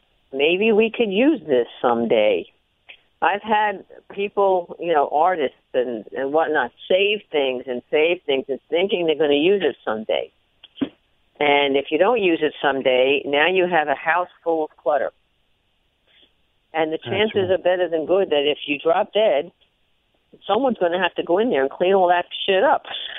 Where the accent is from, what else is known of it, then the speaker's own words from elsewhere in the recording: The Bronx, New York, United States; born there; And my Czechoslovakian grandfather went to one of these carnivals in the Bronx. I was born in the Bronx.